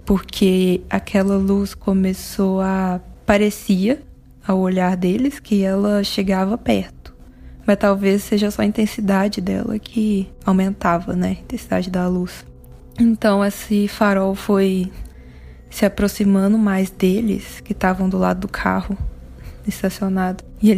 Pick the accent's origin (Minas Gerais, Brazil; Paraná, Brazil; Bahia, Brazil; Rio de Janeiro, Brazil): Minas Gerais, Brazil; Divinópolis; Eu sou mineira, de uma cidade chamada Divinópolis, no interior do estado.